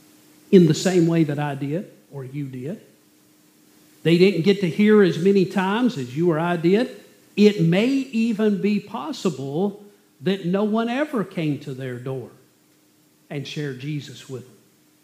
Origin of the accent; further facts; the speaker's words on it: Southern United States, United States; Growing up in the Bible Belt, in Dixie, where there's a church on every corner, we were blessed by God in His grace and in His mercy